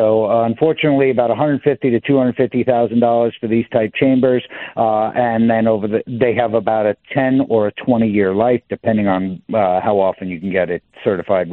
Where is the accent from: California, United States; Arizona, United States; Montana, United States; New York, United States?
New York, United States; I grew up in New York, and, I didn't know what I wanted to be when I grew up. I knew I didn't want to live there.